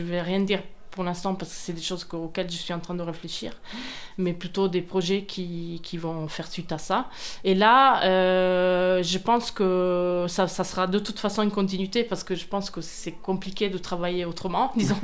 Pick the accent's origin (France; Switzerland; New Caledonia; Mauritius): Switzerland; Italian-speaking Switzerland; Oui, alors je suis artiste, je viens de Suisse, plutôt suisse-italienne